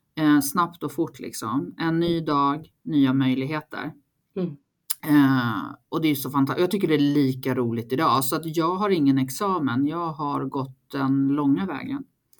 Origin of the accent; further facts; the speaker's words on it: Stockholm, Stockholm County, Sweden; Jag är från Stockholm från början, då kom inte in i Stockholm.